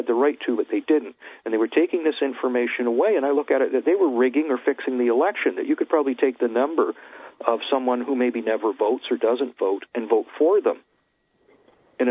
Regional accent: Canada; I'm from Canada.

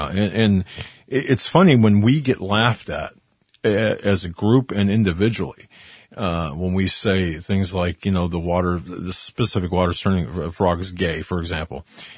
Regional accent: United States; And again, I'm an American.

